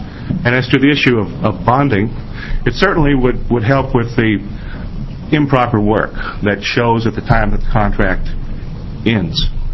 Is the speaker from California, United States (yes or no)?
yes; California, United States; born there; I hate to admit it, but I am a Californian. I was born there